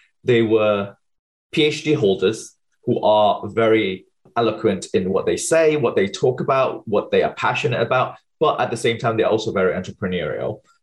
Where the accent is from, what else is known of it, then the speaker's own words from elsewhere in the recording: Malaysia; moved away as an adult; now in United Kingdom; I was born and bred in Malaysia. So until I was 20 years old, finished my A-levels, I moved to the UK, did my undergrad in biotechnology in University of Nottingham.